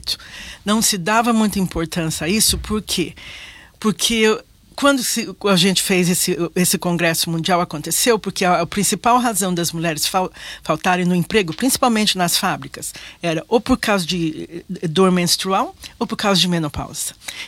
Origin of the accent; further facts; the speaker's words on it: Brazil; Como eu sou brasileira, falo um pouco de italiano e espanhol